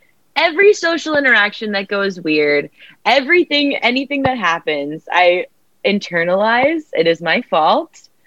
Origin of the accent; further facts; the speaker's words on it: Southern United States, United States; So probably like, growing up in the South, that's kind of what it is.